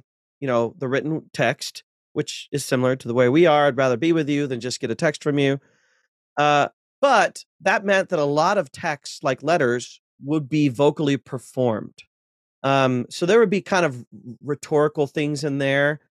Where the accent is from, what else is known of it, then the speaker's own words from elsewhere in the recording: Ohio, United States; happens mm-hmm. to be in Ohio because I'm from Ohio.